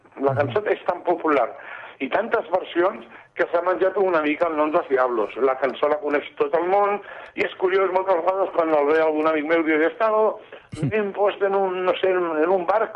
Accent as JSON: {"language": "Catalan", "town": "L'Hospitalet de Llobregat", "region": "Catalonia", "country": "Spain", "tie": "born there", "said": "Som nascuts a Hospitalet, el Quique i jo"}